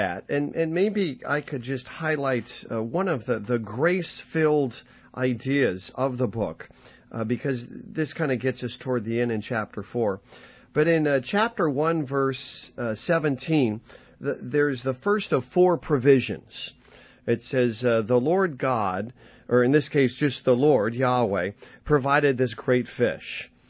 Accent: Denver, Colorado, United States; I grew up in Denver, Colorado, and my dad told me the worst people are the people who root for the Oakland Raiders.

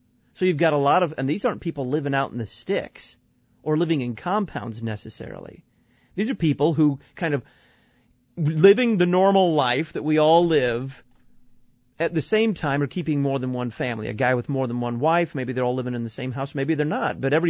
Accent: Texas, United States; I can guarantee you, in the state I grew up with, if you're bigamous, I grew up in Texas.

